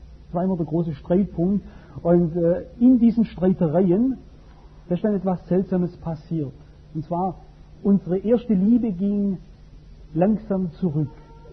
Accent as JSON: {"language": "German", "town": "Albstadt", "region": "Baden-Württemberg", "country": "Germany", "tie": "born or raised there", "said": "Es war in Albstadt, in Taifingen, meinem Heimatort"}